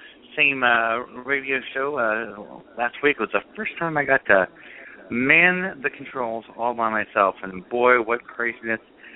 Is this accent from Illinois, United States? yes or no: yes; Chicago, Illinois, United States; Of course, you know I'm originally from Chicago and a diehard Cubs fan.